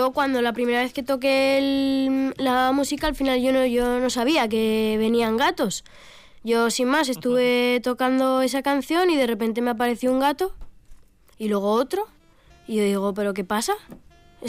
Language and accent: Spanish; Villavelayo, La Rioja, Spain; Pues yo soy de Villabelayo, bueno, uh-huh. Mi pueblo